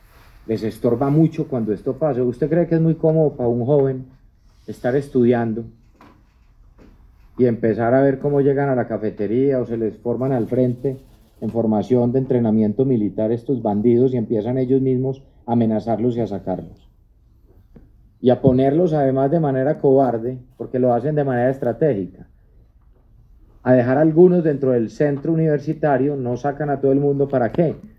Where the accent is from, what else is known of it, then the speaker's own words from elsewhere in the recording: Colombia; Esto es un momento para sentirnos orgullosos como colombianos de nuestra fuerza pública.